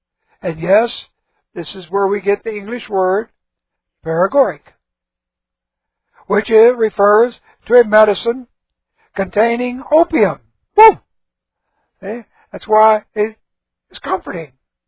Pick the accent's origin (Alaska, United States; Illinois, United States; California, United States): California, United States; born there; First birth, I was born in California.